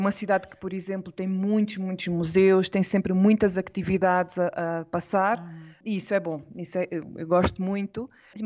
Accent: Portugal; moved away; saí de Portugal.

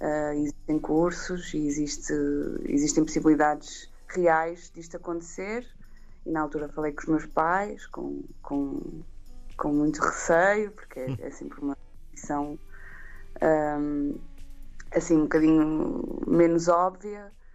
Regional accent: Guimarães, Braga, Portugal; eu sou de Guimarães

